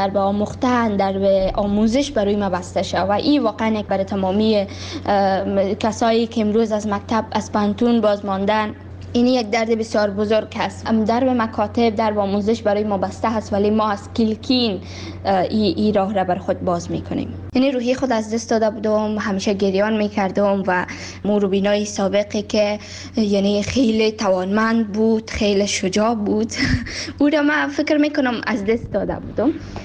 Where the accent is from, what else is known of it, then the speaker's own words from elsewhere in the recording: Kabul, Afghanistan; also born or lived in Baghlan; من در سال 2005 در ولایت بغلان به دنیا دنیا آمدم و درس‌های ابتدایی خود را همچنان در کابل خواندم